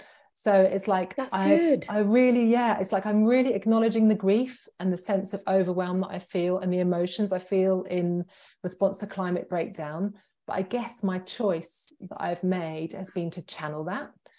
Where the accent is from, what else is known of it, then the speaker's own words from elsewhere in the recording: Hackney, London, United Kingdom; I guess I grew up in Hackney, and we had a tiny little garden